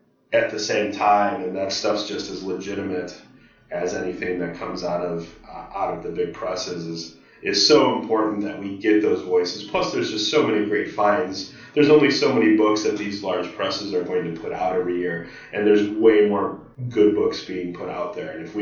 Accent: Midwest, United States; also born or lived in Illinois / Missouri / Ohio; it's so easy when I'm from the Midwest and I know what that's like, and I've lived in Illinois and Missouri and Ohio my whole life.

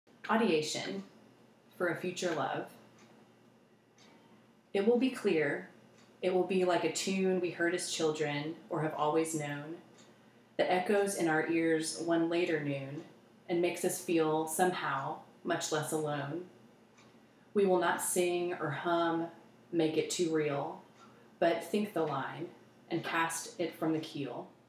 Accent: Texas, United States; moved away as an adult; now in Baltimore, United States; I think growing up in Texas, I thought I'm a Texan, and I lived there for, I don't know, 25 years, and then moved to Baltimore.

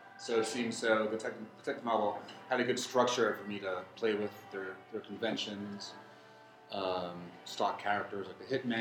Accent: New York City, New York, United States; And from growing up in New York City, seeing at the elevator inspection certificate and all the elevators across the city

